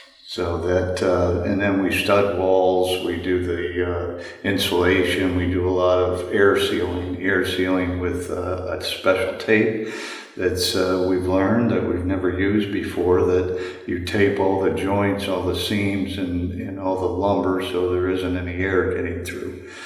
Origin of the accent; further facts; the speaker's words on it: Kane, Pennsylvania, United States; I was born in Kane. My family's from Kane. … from Kane who has a big family and a farm in Wetmore. So I was born here.